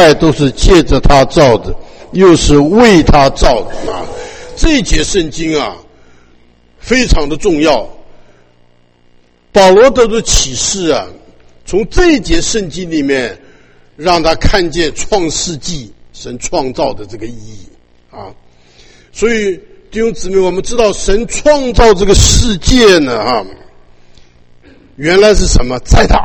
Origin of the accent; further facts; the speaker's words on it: China; 所以呢，我们中国人循着中国人的这一套的思想观念下来